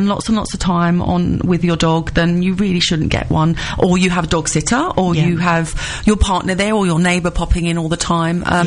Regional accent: London, United Kingdom; But I'm from East London, so apparently East London sound Australian

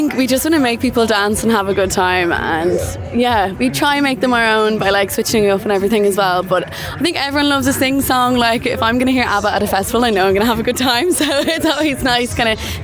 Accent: Dublin, Leinster, Ireland; So we're all from Dublin, and some of the lads were in school together

